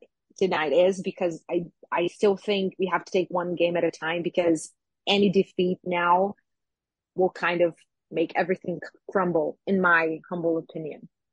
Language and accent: English; Brazil; I'm from Brazil, obviously, if people didn't know